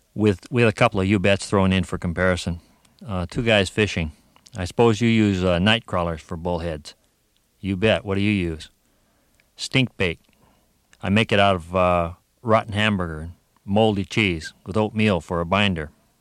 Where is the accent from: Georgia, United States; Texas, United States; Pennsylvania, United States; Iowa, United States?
Iowa, United States; Des Moines; born there; now in Minnesota, United States; I've lived in Minnesota 17 years, but I was born in Des Moines, Iowa.